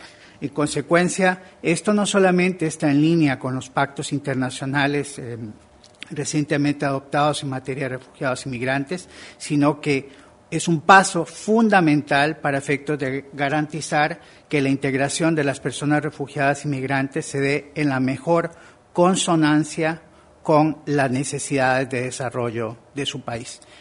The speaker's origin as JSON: {"language": "Spanish", "country": "Costa Rica", "said": "para mí es de doble complacencia, en tanto como costarricense. No solamente vengo de un país, al igual que el suyo, que históricamente ha recibido a personas refugiadas y migrantes"}